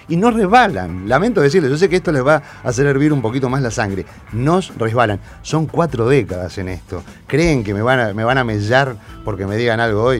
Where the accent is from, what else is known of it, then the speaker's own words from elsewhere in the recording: Uruguay; yo soy oriental, ni siquiera digo que soy uruguayo, soy oriental y defiendo la orientalidad